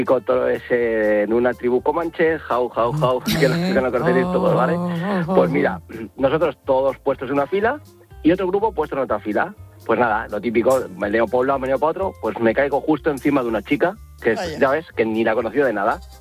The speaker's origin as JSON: {"language": "Spanish", "town": "Valencia", "region": "Valencian Community", "country": "Spain", "said": "nosotros somos de Valencia, ¿vale? Bueno, yo y mi familia, amigos, éramos de Valencia"}